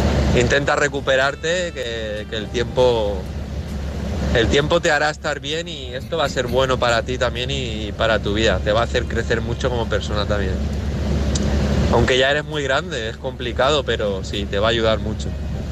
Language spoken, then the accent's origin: Spanish; Valencia, Valencian Community, Spain; Salió de Barcelona y nada, voy para Valencia, para casa